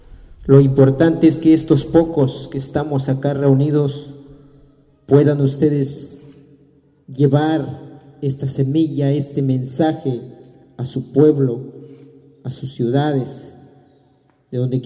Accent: Chiapas, Mexico; yo vengo del Caracol 1 de la Realidad, municipio autónomo San Pedro Michoacán.

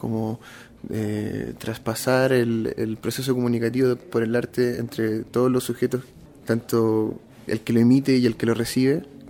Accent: Chile; moved away as an adult; now in Mexico; soy chileno, radicado en México hace unos casi tres años.

